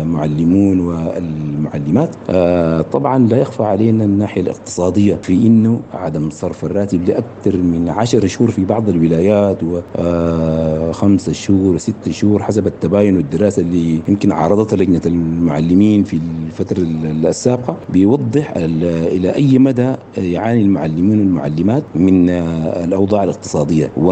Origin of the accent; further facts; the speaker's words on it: Sudan; نستطيع أن نعيش كسودانيين في ظل وطن يسع الجميع